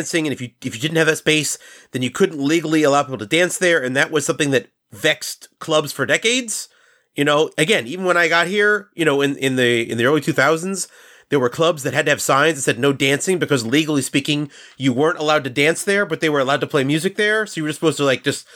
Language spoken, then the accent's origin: English; United States; I guess for me as an American, it seems so absurd just because, you know, based on my experience in Japanese high schools